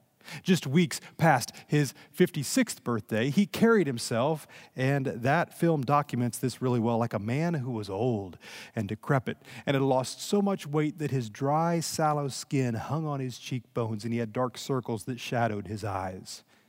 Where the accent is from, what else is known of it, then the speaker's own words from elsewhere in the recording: Lincoln, Illinois, United States; I grew up in Lincoln, Illinois, which, check this out, it's the only town named for President Lincoln, by President Lincoln, before he became president.